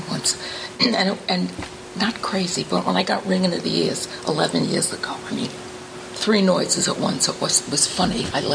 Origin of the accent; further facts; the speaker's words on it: New York City, New York, United States; born there; Yeah, I was born in New York City.